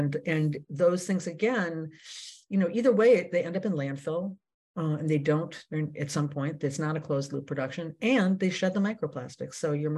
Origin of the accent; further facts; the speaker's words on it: Minneapolis, Minnesota, United States; I'm Jewish. And when I was a little kid growing up in Minneapolis, we used to throw our sin